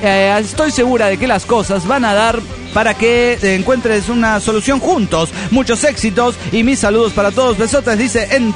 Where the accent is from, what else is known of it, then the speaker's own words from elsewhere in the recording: Guanajuato, Mexico; Yo soy de Guanajuato